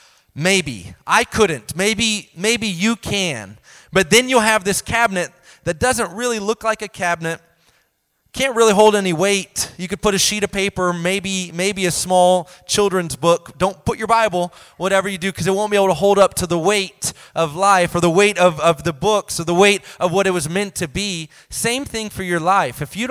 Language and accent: English; Indiana, United States; I'm from Indiana, so I probably could have gotten there without directions